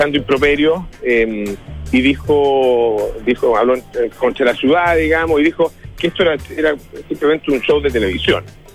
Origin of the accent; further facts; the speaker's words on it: Chile; hay pocas cosas que nos duelan más y nos unan más como chileno que el ser mirados en menos